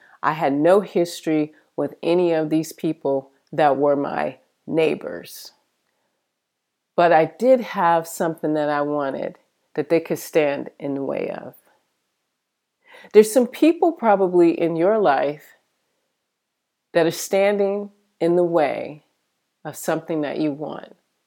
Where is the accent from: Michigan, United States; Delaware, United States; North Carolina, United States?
Michigan, United States; now in California, United States; they didn't know how I ended up in California, thousands and thousands of miles away from Michigan, my hometown.